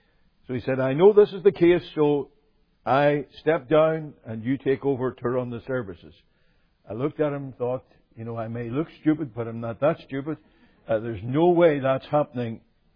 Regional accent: Northern Ireland, United Kingdom; we're an odd couple because you're German, I'm Northern Irish.

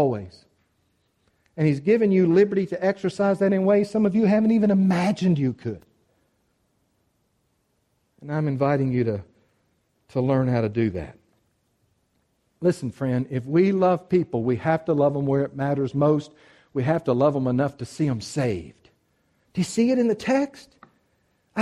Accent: United States; Well, it's not because I'm an American, but it's a fitting way to say it, and I am an American.

